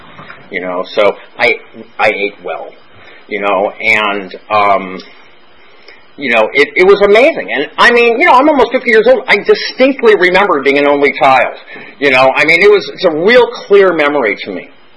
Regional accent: Brentwood, California, United States; I grew up in Brentwood, so, yes, that's right. Right up the street, too. Right up on Burlingame, just right down the street

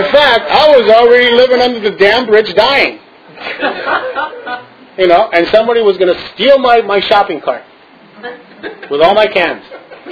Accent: Santa Barbara, California, United States; Now, I wound up in Santa Barbara. By the way, I come from Santa Barbara.

